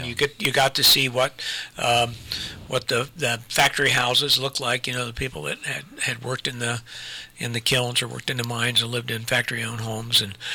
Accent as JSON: {"language": "English", "town": "Portsmouth", "region": "Ohio", "country": "United States", "tie": "born there", "said": "I originally I was born in Portsmouth."}